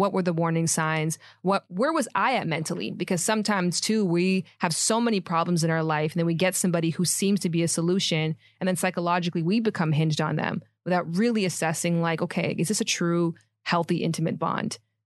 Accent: Toronto, Ontario, Canada

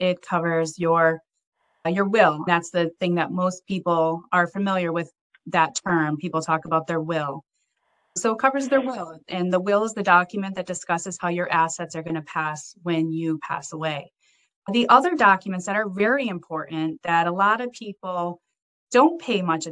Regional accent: Michigan, United States; now in New Jersey, United States; So I grew up in Michigan. I've been transplanted to New Jersey. I've been here since 2004.

